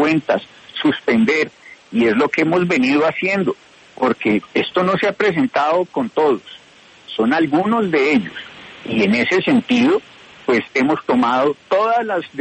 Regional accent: Pereira, Risaralda, Colombia; yo que vengo de Pereira, soy montañero y provinciano

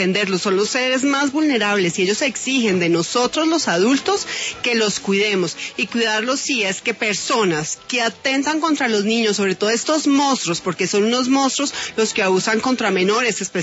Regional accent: Colombia; somos los colombianos los que vamos a salir a votar

